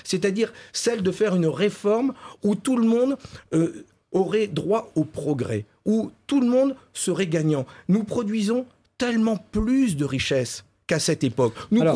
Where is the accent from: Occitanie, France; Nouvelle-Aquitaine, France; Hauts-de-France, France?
Hauts-de-France, France; Deux, chez moi dans le Nord-Pas-de-Calais, où il y a beaucoup de personnes en situation de pauvreté